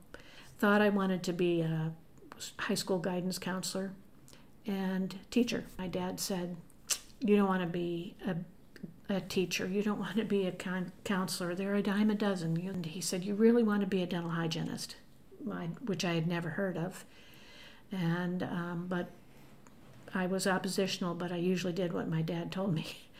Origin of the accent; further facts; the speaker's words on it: St. Louis, Missouri, United States; also born or lived in Denver; I grew up in St. Louis. I was actually born in Denver, but my parents moved then from Denver back home to Brooklyn, where my next two brothers were born.